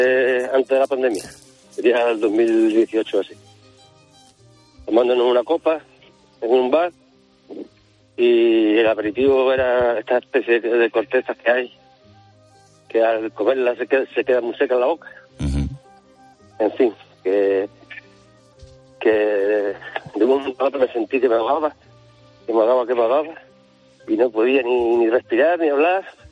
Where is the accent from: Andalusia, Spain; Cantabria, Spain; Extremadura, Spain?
Extremadura, Spain; Monesterio; Sí, somos un pueblo pequeñito, somos de Monasterio, un pueblo de Extremadura que tiene unos 4.000 habitantes.